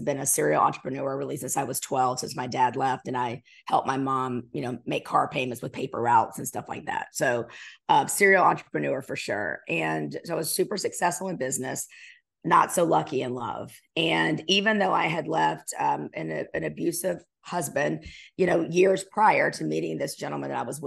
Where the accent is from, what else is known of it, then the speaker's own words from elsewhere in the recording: South Carolina, United States; Yeah, I'm from South Carolina.